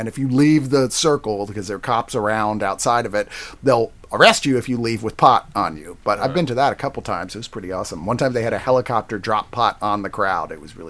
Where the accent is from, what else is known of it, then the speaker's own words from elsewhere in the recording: Virginia, United States; Well, yeah, all right, so I'm from Virginia, and the … would tour through Virginia a lot.